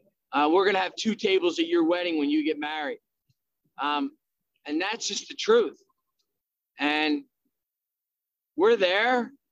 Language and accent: English; Philadelphia, Pennsylvania, United States; Well, it starts really in my hometown of Philadelphia. That's where I'm from. And I come from a place right outside of Philadelphia called Delaware County, which is in short is called Delco.